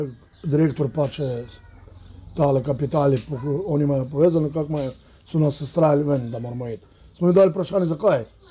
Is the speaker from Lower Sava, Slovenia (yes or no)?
yes; Krško, Lower Sava, Slovenia; Ni pa z naše strani iz Krškega, ni pa to iz Krškega, ne. Pač. Ja. Mi smo iz Krška dolači